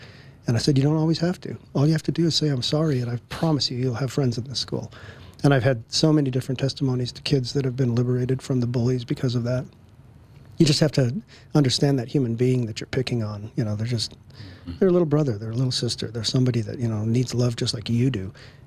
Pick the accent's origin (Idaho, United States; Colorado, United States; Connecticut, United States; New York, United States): Colorado, United States; Fort Collins; born or raised there